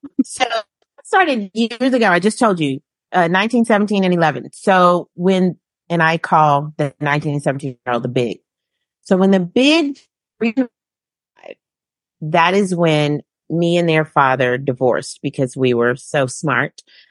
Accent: Southern United States, United States; I really, you know, I grew up in the South. And so in the South, you get married and you have kids and you get the house with the fence and the dog.

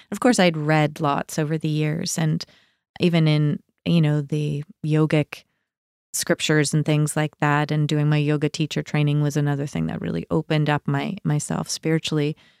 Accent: Port Medway, Nova Scotia, Canada; Yep. I grew up in Queens County in Port Medway.

